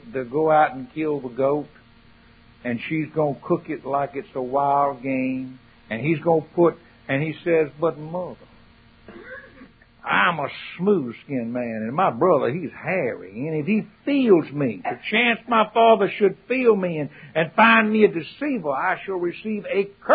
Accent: the South, United States; I was raised in the South. We had a hoodoo who lived down the road from us.

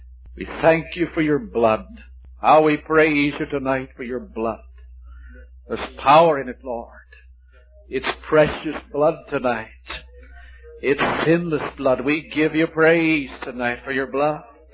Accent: Canada; I'm a Canadian, and went to Canada to pastor interdenominational church.

